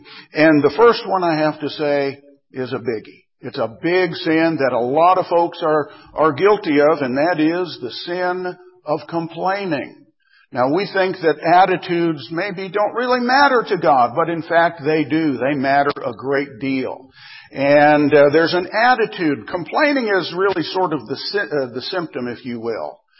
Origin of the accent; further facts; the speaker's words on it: Arizona, United States; Now, I grew up in Arizona, and we all know that Arizona is a desert.